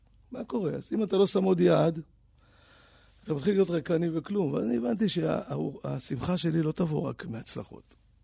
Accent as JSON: {"language": "Hebrew", "town": "Tel Aviv", "region": "Tel Aviv District", "country": "Israel", "tie": "born or raised there", "said": "גדלתי בדרום תל אביב, אחרי זה עברתי לפנימיה, אחרי זה קיבוץ."}